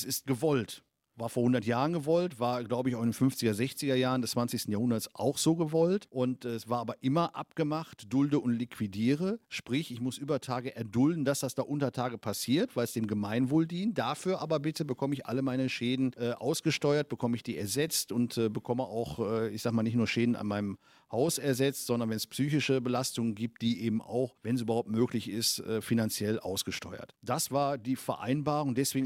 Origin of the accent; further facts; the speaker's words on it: Kamp-Lintfort, North Rhine-Westphalia, Germany; ich komme aus Kamp-Lintfort